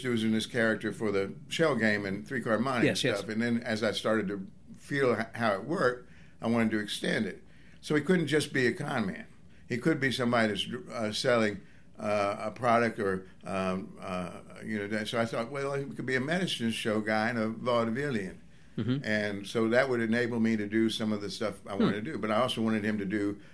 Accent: Tennessee, United States; I'm from Tennessee. I grew up in Tennessee.

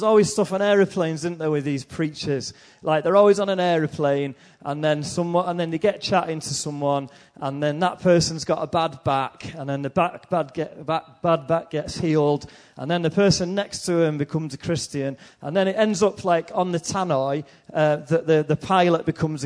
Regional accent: Salford, North West England, United Kingdom; I'm from Salford, just near Manchester.

